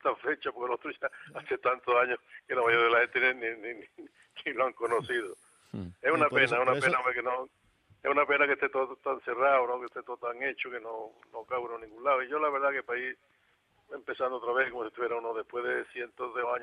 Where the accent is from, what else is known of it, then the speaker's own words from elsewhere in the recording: Ojuelo, Andalusia, Spain; Nacido aquí, me preguntan dónde eres, yo siempre digo que soy de Ojuelo. No soy de Sevilla ni de Cabra, yo soy de Ojuelo.